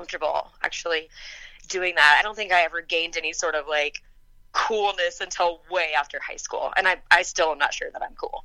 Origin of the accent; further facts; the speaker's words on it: Kansas, United States; also born or lived in Texas; I was born in Texas. I grew up in Kansas. It was a huge influence for me growing up.